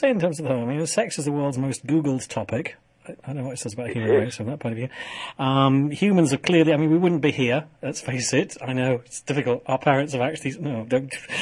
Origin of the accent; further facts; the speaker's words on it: United Kingdom; being British, of course, we think, we can't talk about that on the radio.